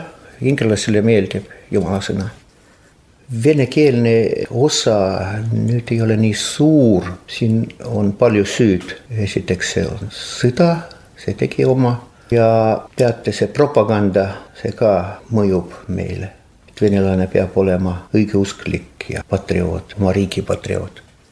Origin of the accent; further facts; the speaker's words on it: Narva, Ida-Viru County, Estonia; Ma olen päris narvakas põlisrahvas või öelda. Olen sündinud Narvas ja minu sünnikoht on Narva jõe teisel poolel. See on Eesti Ingeri.